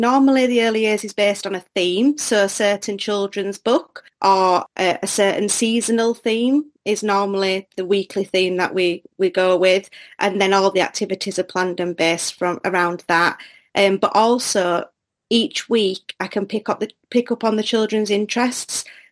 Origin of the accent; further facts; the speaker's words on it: England, United Kingdom; So, as you can tell by the accent, I'm from England. So I run a forest school called Seasons over in West Yorkshire in a town called Leeds.